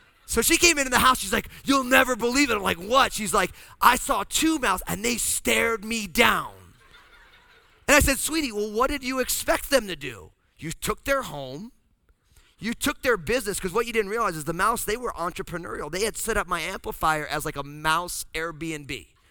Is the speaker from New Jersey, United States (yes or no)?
yes; New Jersey, United States; And so because I'm from New Jersey, I see this mouse, I pick up a broom, and I'm gonna kill the mouse.